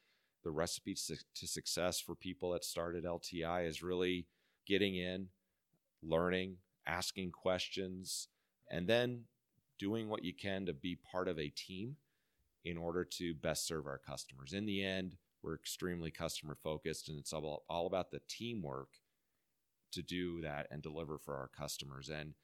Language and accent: English; Omaha, Nebraska, United States; now in Kansas City, United States; I grew up in Omaha, Nebraska, and went to the University of Nebraska. So I'm born and bred.